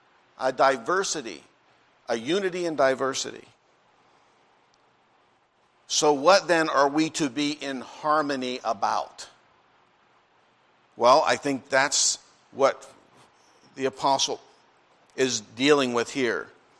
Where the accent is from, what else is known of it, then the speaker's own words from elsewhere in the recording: Pennsylvania, United States; when I was growing up … where we grew up in Pennsylvania